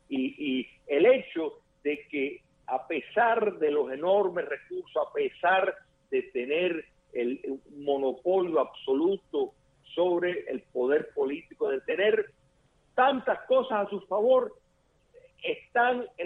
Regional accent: Cuba; moved away; los cubanos que vivimos fuera del territorio nacional, que seguimos siendo cubanos y Cuba sigue siendo nuestra patria porque la llevamos dentro.

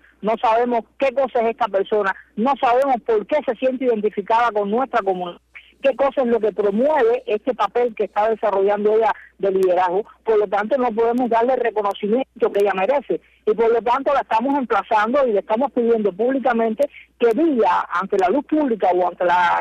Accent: Cuba; nosotros como LGBT cubanos que somos

